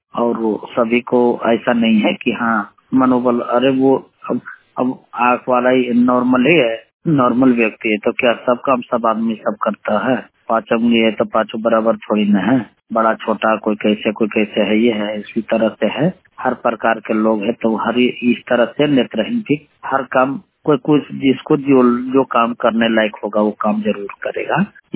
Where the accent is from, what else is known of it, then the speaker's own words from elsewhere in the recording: Fatehpur, Bihar, India; मैं ग्राम गुम्मा पोस्ट तरवा थाना फतेहपुर जिला गया ब्लॉक फतेहपुर बिहार का रहने वाले हूँ।